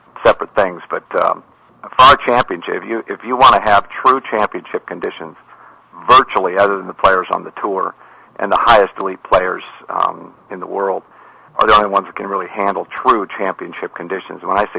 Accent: Ireland; Being Irish, I knew that they were looking down nicely on me.

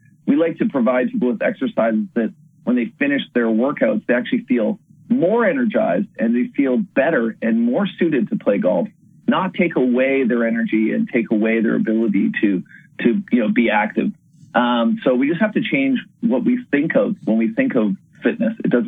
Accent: Canada; I'm coming from Canada.

